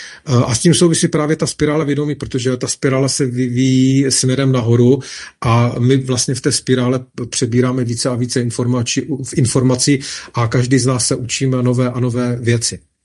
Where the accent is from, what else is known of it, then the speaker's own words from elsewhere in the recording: Ostrava, Moravian-Silesian Region, Czechia; já jsem Ostravák, že jo, původem, žil jsem v Zábřehu, nedaleko kotvy v té Hokejce na Vyškovické a vy, který znáte Ostravu, tak víte, kde to je.